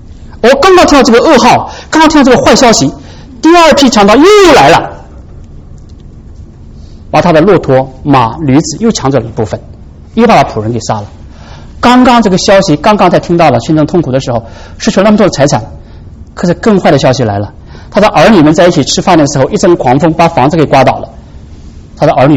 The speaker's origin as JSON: {"language": "Chinese", "country": "China", "said": "讲这句话没什么了不起，我们中国人会讲的。"}